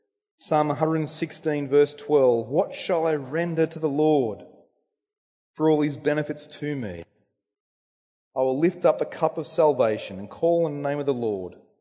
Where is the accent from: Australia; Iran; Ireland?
Australia; G'day, I'm from Australia.